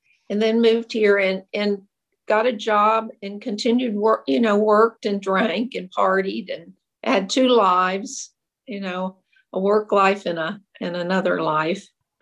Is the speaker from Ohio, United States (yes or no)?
yes; Cincinnati, Ohio, United States; You know, I grew up in Cincinnati, Ohio, lived in Cincinnati my whole life